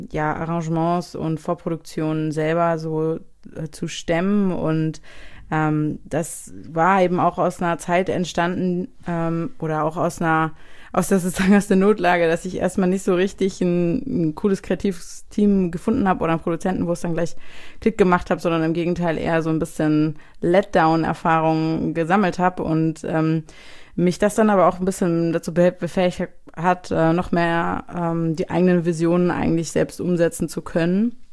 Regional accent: Frankenberg, Hesse, Germany; Na, ich bin halt ursprünglich aufgewachsen in Frankenberg, was sozusagen noch kleiner ist als Marburg. Und die nächste Großstadt, in Anführungszeichen, ist halt Kassel. Das sind 90 Kilometer und in Marburg 40 Kilometer. Und der Rest ist halt Wald.

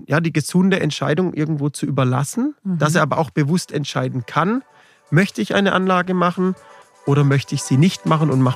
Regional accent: Schwaigern, Baden-Württemberg, Germany; also born or lived in Heilbronn; now in Nordheim, Germany; Wohnhaft danach in Schweigern, dort ist auch mein Elternhaus, sehr ländlich gelegen. Und aktuell wohne ich in Nordheim, mhm, ja, auch eine Gemeinde mit ein paar tausend Einwohnern, ländlich, sehr gemütlich.

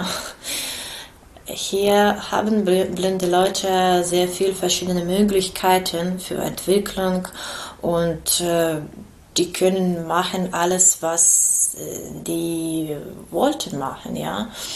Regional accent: Kyiv, Ukraine; German is a second language; now in Marburg, Germany; Wir sind aus Kiew. Kiew ist sehr groß. Dort wohnt 6 Millionen Menschen. Und das ist sehr ungewöhnlich für uns, in solcher kleinen, ruhigen Stadt wie Marburg zu leben.

